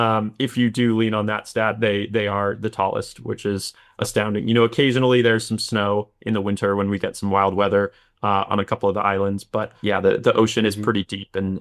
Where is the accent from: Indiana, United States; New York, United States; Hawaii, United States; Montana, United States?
Hawaii, United States; You know, growing up in Hawaii, my family had always discussed longer term climate risks like sea level rise. You know, my childhood home is a couple feet above sea level